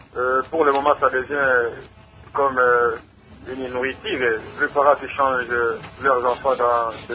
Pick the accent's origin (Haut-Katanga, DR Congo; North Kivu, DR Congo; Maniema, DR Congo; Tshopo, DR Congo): Maniema, DR Congo; chez nous, au Congo, ou au Maniema